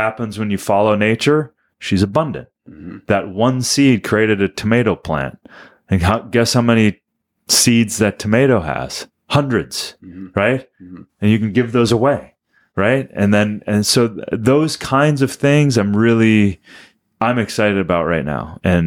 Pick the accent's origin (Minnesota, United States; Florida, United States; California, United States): Minnesota, United States; It's 35 minutes from my hometown. Mm. Like I got my first Cannondale road bike there. I raced BMX on the track in Albert Lea. So it's like, those are my people.